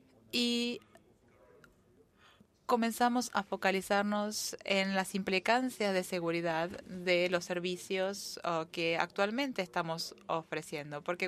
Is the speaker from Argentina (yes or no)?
no; Fiji; Spanish is a second language; soy de Fiji